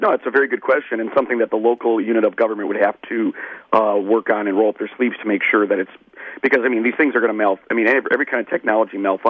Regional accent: United States; And I grew up literally on South 27th Street myself.

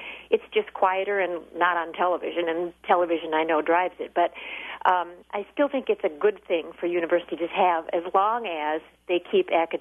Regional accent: Milwaukee, Wisconsin, United States; I mean, I'm from the city of Milwaukee, but went to UW.

